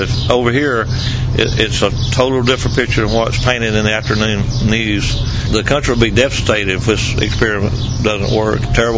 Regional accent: Florida, United States; I'm from North Florida.

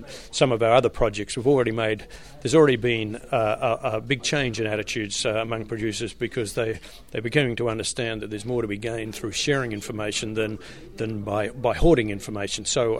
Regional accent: Australia; Okay, I'm an Australian native and a veterinary graduate of Melbourne in 1975

